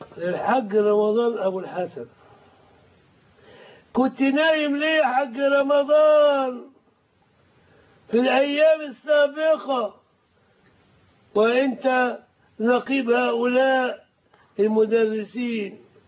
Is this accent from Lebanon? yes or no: no; Egypt; أنا ابن مصر كلها، ولكن أنا خدت السويس، بدأت بالقاهرة، ثم بعد هذا إن شاء الله انتقلت إلى الإسكندرية